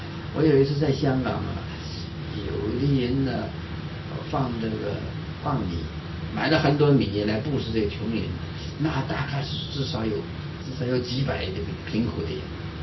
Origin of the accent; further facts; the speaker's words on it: Northeast China, China; now in United States; 我小时候我是东北人嘛，我不知道有地震这件事，现在到了美国去住啊，就是有点敏感啊。